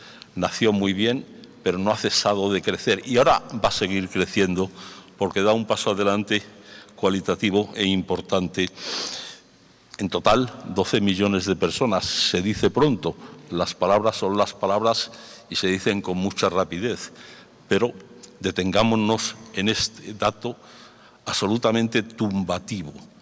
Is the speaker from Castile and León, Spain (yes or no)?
yes; Béjar, Castile and León, Spain; Yo soy de Béjar, del sur de Salamanca, y yo también soy de tierra de frontera.